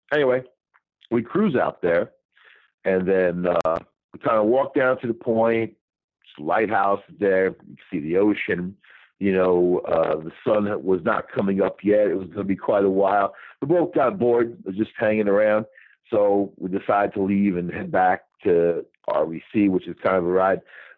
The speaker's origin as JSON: {"language": "English", "region": "New York", "country": "United States", "tie": "born or raised there", "said": "growing up on Long Island, I know about Fisher's Island"}